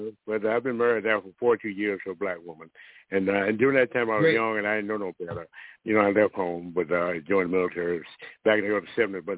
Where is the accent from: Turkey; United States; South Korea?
United States; Charlotte, North Carolina; Oh, yes, I'm from Charlotte, North Carolina.